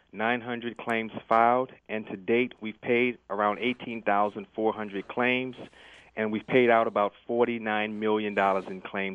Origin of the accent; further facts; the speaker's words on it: Gulf Coast, United States; I'm from the Gulf Coast, and I'm going to make sure that our company will do the right thing.